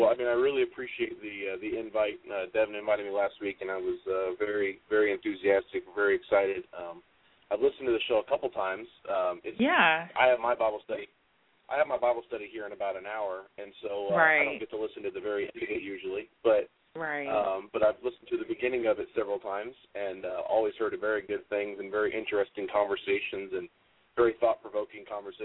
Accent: Kansas City, United States; Well, I'm originally from Kansas City, so I am a huge Chiefs fan

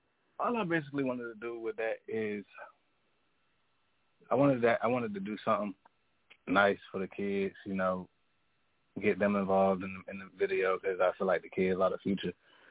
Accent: Hampton, Virginia, United States; I'm calling from Hampton, Virginia, born and raised.

